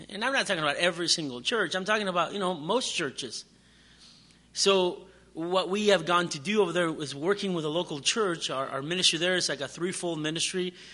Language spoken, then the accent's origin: English; United States; we are the American family, you know, who moved to a country that is doing terribly